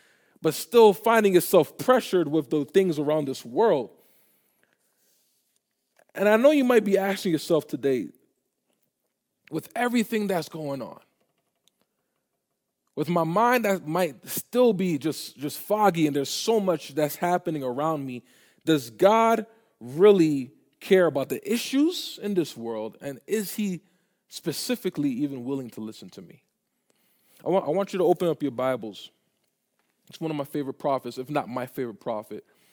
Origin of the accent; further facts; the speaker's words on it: New York, United States; I grew up in New York, and there's a lot of times I would feed birds.